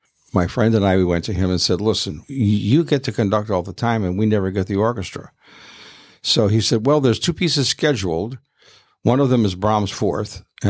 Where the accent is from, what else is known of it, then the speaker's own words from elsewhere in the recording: South Bend, Indiana, United States; born there; Actually, I was born in South Bend.